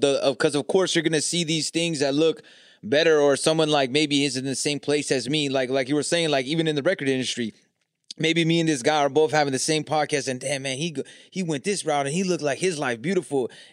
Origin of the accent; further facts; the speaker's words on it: California, United States; I'm from Cali, so you know more about the exact history.